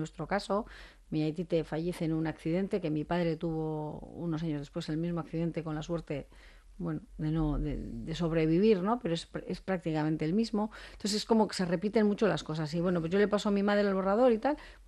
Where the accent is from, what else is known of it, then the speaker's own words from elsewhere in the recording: Basque Country, Spain; Somos el pueblo vasco, ni mejor ni peor